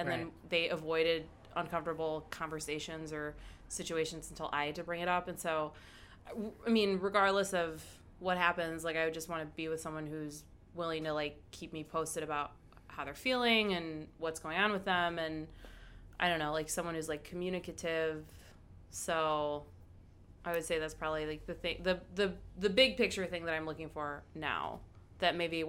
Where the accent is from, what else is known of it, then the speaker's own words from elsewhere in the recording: Chicago, Illinois, United States; Portage Park, north side.